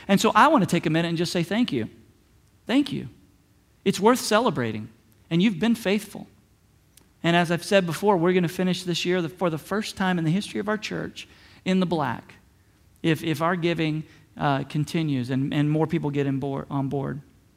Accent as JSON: {"language": "English", "region": "the South", "country": "United States", "tie": "born or raised there", "said": "Now, I was raised Southern Baptist in the South, okay?"}